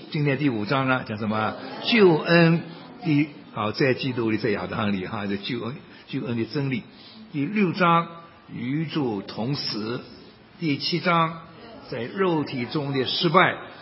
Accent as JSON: {"language": "Chinese", "country": "China", "said": "我的家乡在宁波，我没有去过宁波，去年去了"}